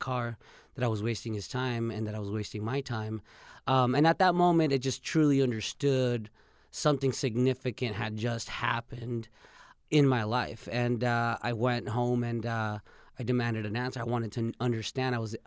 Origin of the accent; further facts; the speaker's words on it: Mexico; told him I was from Mexico